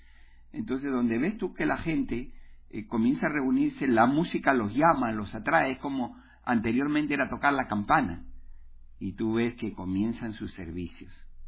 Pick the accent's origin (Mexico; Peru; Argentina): Peru; Yo no encuentro otra gente más comerciante que el peruano, siendo yo peruano de extracción.